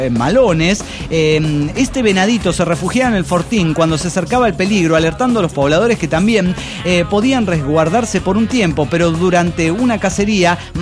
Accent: Rosario, Santa Fe, Argentina; de Rosario, Argentina.

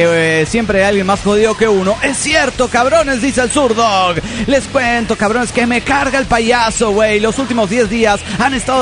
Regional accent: Querétaro, Mexico; de Querétaro, México.

